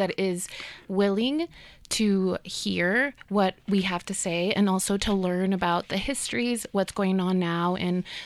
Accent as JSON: {"language": "English", "town": "Boulder", "region": "Colorado", "country": "United States", "tie": "born or raised there", "said": "My parents are both Mexican. I'm Mexican American. I grew up in Boulder. I'm from Boulder. My whole family's here."}